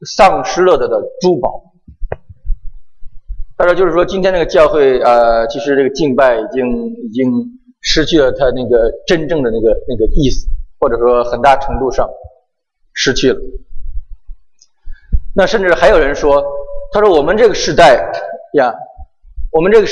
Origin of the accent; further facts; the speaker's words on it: Tianjin, China; 那我们天津话，我们管这个地呀，我们叫九地，天津话叫九地